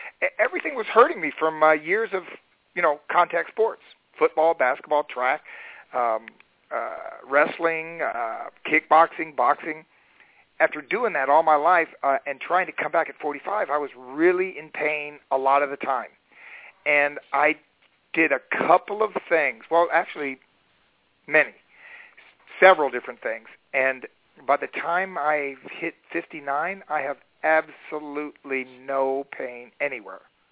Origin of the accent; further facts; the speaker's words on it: Cocoa Beach, Florida, United States; also born or lived in Alton, Illinois; I was 5 years old, and we moved to Florida from Illinois. I was born in Alton, Illinois. But I don't have any really memories of that. Basically, all my childhood was in Florida.